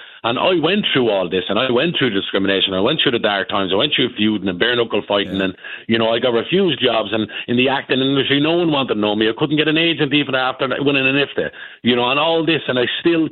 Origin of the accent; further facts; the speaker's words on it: Ireland; first and foremost, we're Irish. You know, we don't go. We're travellers.